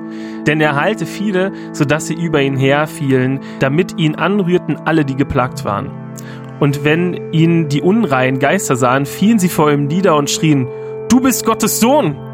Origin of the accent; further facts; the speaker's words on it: Brandenburg, Germany; also ich komme ja aus Brandenburg